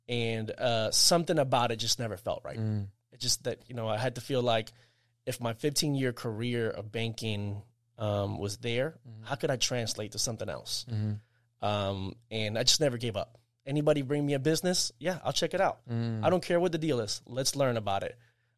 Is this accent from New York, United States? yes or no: no; Tampa, Florida, United States; I grew up here in Tampa, Florida. Mm-hmm. So I went to high school, Jefferson High School, and attended college at USF also.